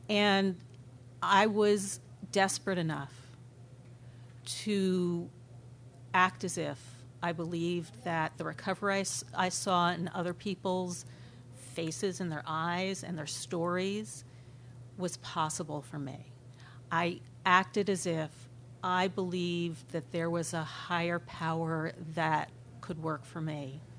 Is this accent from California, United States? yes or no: yes; Oakland, California, United States; I'm from Oakland, California, and really grateful for this opportunity to share on something that's really important to me.